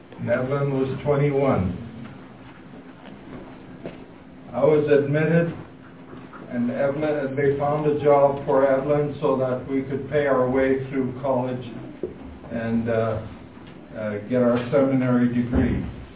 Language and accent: English; Canada; We came as civilians from Canada because we heard of the awful things that were happening in Korea.